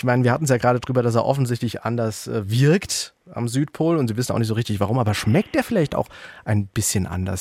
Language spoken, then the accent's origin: German; Rhineland-Palatinate, Germany; Ganz wichtig für mich als Pfälzer